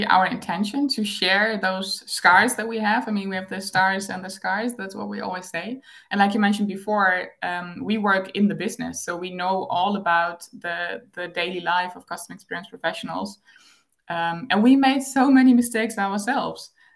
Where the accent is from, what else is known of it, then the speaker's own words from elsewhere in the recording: Germany; now in Netherlands; I'm native German. I grew up in Germany, and I moved to the Netherlands 15 years ago.